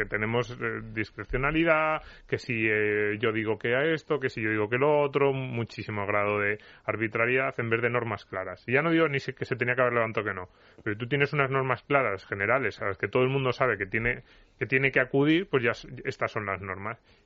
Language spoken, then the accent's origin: Spanish; Almería, Andalusia, Spain; es que soy de Almería, entonces esto más o menos lo conozco